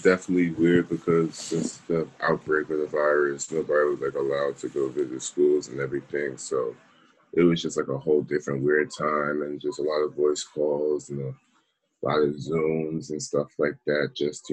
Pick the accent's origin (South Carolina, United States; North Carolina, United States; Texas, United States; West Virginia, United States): North Carolina, United States; Charlotte; now in Baltimore, United States; I was born in Charlotte, so I knew Charlotte my whole life. And just coming up here to a whole different city, whole different area, it was really different